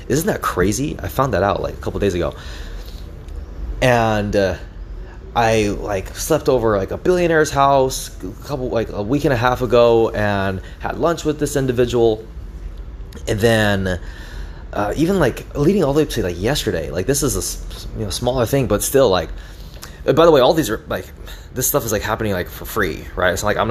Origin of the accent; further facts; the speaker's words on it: United States; born there; I was born in the United States, so it's easy for me to travel.